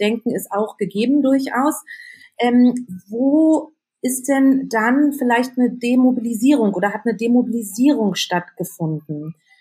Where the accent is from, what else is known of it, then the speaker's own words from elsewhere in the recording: Berlin, Germany; ich bin in Ost-Berlin groß geworden